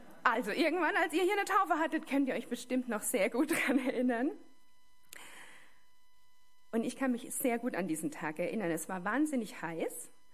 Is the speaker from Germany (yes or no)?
yes; Baden-Württemberg, Germany; also born or lived in North Rhine-Westphalia; jetzt schon 42 Jahre alt, bin immer noch verheiratet, habe 2 Kinder. Ich wurde in Nordrhein-Westfalen geboren und bin in Baden-Württemberg aufgewachsen.